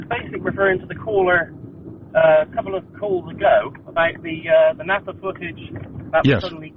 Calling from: Bristol, South West England, United Kingdom; I'm calling from Bristol in the UK.

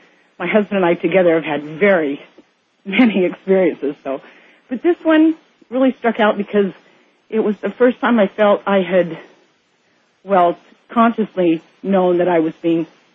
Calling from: Richmond, Washington, United States; from Richmond, Washington, and I had an experience with, I guess it would be a sexual experience with an entity.

